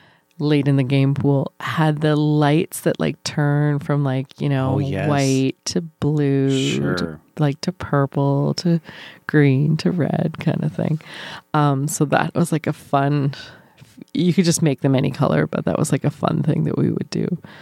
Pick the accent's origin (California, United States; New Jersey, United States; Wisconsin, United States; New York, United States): New Jersey, United States; New Brunswick; the pool in my hometown, we had a community pool in my hometown in New Brunswick, but I never swam in it.